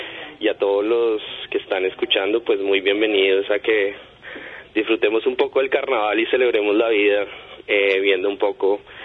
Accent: Colombia; Yo soy un artista colombiano, artista visual

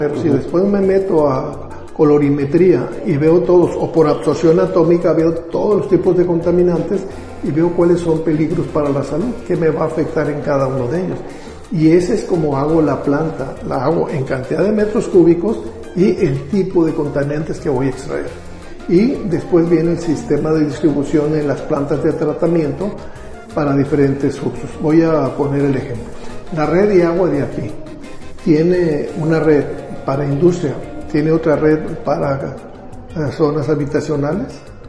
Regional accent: Mexico

